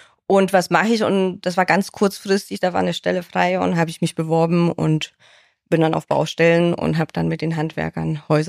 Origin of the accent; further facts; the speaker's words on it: Upper Silesia, Poland; now in Germany; Und ich komme ja aus Oberschlesien, aus Polen.